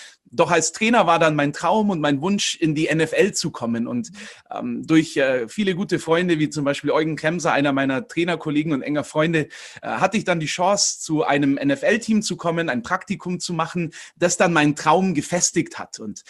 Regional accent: Königsbrunn, Bavaria, Germany; Ich komme aus Königsbrunn, das ist bei Augsburg. Und da bin ich auch aufgewachsen, im Umkreis geboren und verbringe eigentlich schon den Großteil meines Lebens hier.

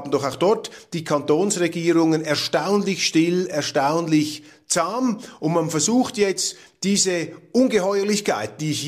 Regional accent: Switzerland

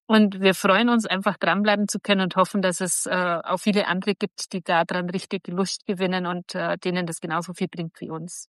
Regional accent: Augsburg, Bavaria, Germany; ich bin 45 Jahre alt und komme aus Augsburg.

